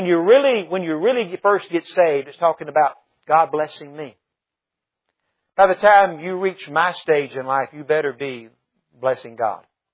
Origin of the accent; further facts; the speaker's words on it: Mobile, Alabama, United States; I'm actually from Mobile, Alabama. Not that that ought to impress you any, but that's really where I'm from.